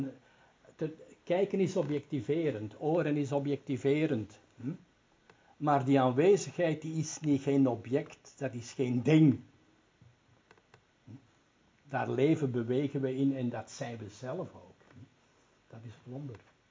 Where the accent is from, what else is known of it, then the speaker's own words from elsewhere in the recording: Flanders, Belgium; Ik ben een Vlaming hoor, ik zeg overal haas waar ze niet staan en waar ze moeten staan, zeg ik ze. Omdat ik weet, wij spreken normaal geen H uit nooit, hè.